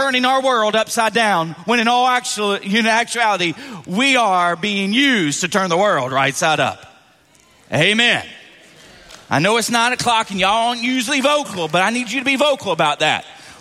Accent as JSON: {"language": "English", "region": "the South", "country": "United States", "said": "now I'm from the South and I've really tried to pronounce these names."}